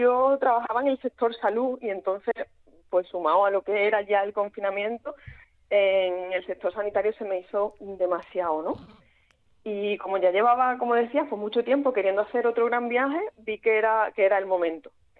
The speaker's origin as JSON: {"language": "Spanish", "town": "Huelva", "region": "Andalusia", "country": "Spain", "tie": "born or raised there", "said": "que yo me crié en Huelva, entonces una zona que conocía mucho"}